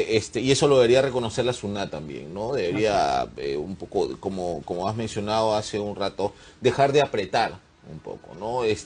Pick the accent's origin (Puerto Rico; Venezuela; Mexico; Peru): Peru; Somos compatriotas, somos peruanos